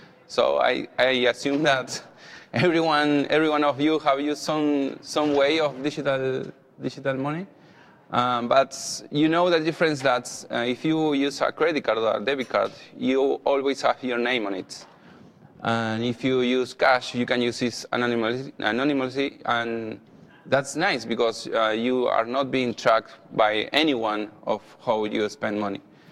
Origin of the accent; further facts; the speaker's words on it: Argentina; English is a second language; I'm from Argentina